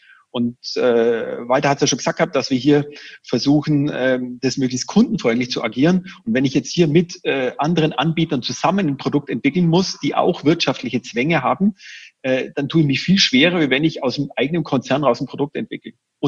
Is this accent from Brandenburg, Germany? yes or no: no; Augsburg, Bavaria, Germany; da ist man natürlich als Augsburger mit einem gewissen Geoinformationssystem